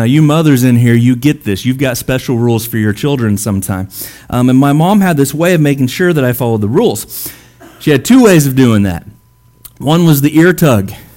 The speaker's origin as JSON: {"language": "English", "town": "Springfield", "region": "Missouri", "country": "United States", "tie": "born or raised there", "said": "I grew up in a fairly traditional church. I grew up in Springfield, Missouri, down in South Mo."}